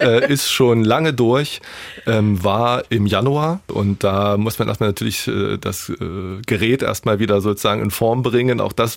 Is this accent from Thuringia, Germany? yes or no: yes; Jena, Thuringia, Germany; Am Ende ist es natürlich meine Heimat. Und das wird es natürlich auch immer bleiben.